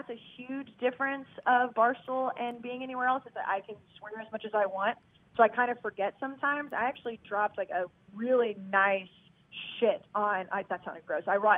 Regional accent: Texas, United States; Some people still didn't like me because I was from Texas, but like I said, I've fallen in love with Boston.

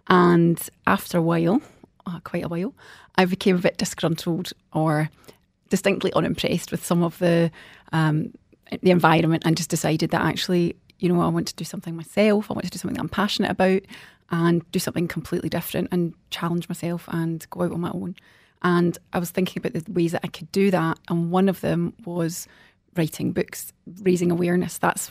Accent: Scotland, United Kingdom; I'm the Scottish one.

